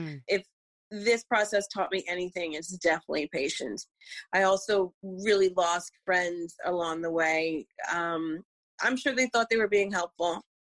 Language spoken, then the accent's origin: English; New Jersey, United States; I'm from Jersey. LOL. Shout out.